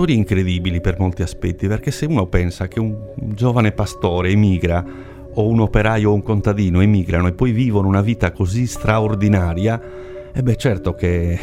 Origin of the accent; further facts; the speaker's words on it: Sardinia, Italy; Io vengo da Ustis